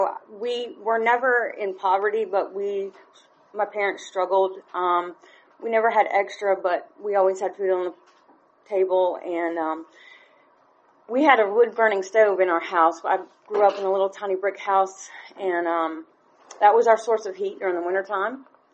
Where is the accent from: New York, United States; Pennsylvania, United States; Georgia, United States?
Georgia, United States; Winder; born there; I was born on December 17th of 1983, week before Christmas. I was born in Winder, Georgia.